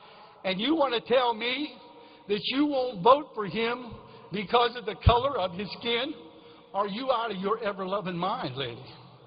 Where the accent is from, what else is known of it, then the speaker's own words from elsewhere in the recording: Nemacolin, Pennsylvania, United States; I went back to my hometown. I went back to my hometown in Nemacolin